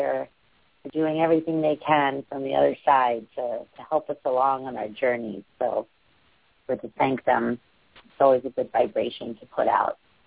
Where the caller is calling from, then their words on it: New York City, New York, United States; I am your host, and I'm calling in from New York City.